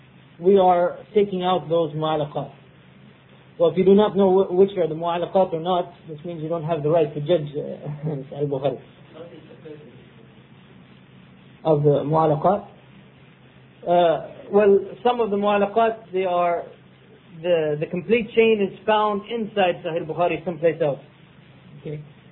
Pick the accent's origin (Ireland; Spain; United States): Spain; Ibn Hazm, one from Spain, my home country